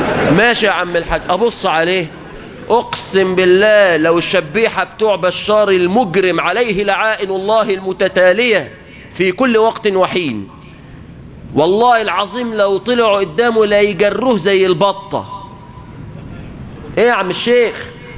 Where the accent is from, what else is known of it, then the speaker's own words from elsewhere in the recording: Egypt; حتى ييسر الله اغلاق هذا البلاء عن بلادنا مصر